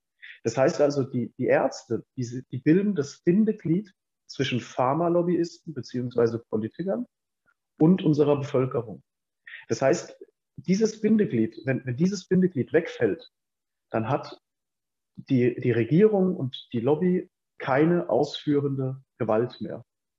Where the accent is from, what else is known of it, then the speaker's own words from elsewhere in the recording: Worms, Rhineland-Palatinate, Germany; Aber wenn ich jetzt aus meiner Heimatstadt das berichten kann, das ist Worms am Rhein